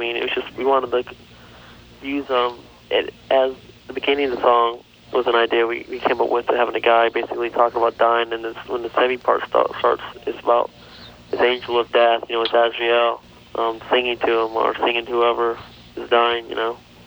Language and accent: English; Bradenton, Florida, United States; We're from Bradenton, Sarasota, Florida, which is like just south of Tampa on the west coast of Florida.